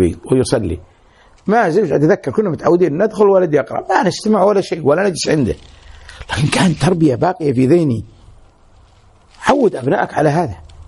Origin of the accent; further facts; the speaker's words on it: Saudi Arabia; now in Kuwait; وفيها الجرائد عندنا بالسعودية، جيت هنا قلبت كل يجينا أخبار الكويت